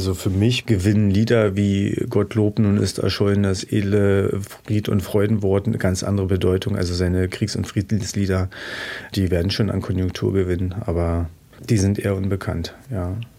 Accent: Brandenburg, Germany; Ich bin in einem evangelischen Pfarrhaus groß geworden in Brandenburg, in der Nähe von Oranienburg.

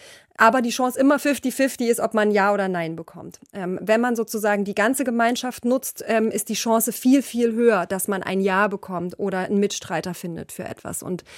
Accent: East Germany, Germany; moved away; Also wenn man so als Ossi 1990 auf die Schwäbische Alb kommt

